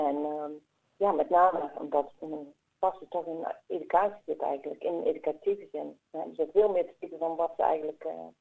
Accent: Netherlands; daarin was getraind als Nederlander

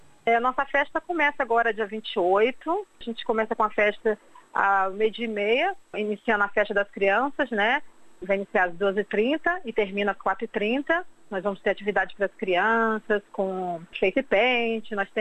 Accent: Rio de Janeiro, Brazil; eu sou carioca, né?

